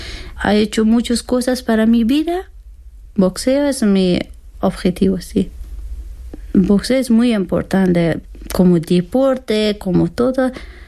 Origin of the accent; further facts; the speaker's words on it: Afghanistan; Spanish is a second language; Ahora sí, soy de Afganistán.